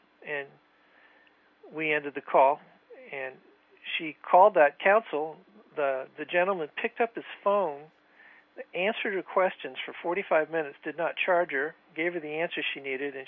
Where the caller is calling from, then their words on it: California, United States; I said, well, I'm calling from California.